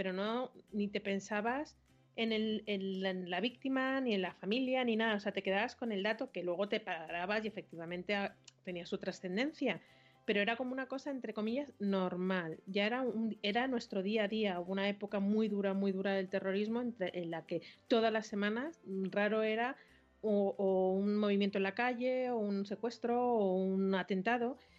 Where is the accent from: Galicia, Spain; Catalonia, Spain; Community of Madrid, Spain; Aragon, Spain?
Community of Madrid, Spain; Madrid; los que somos de Madrid o los que sabemos, tenemos gente en la zona